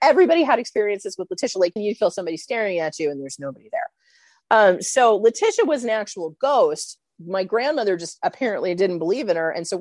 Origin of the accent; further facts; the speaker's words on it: San Diego, California, United States; born there; The funny part is too, is I was born in San Diego.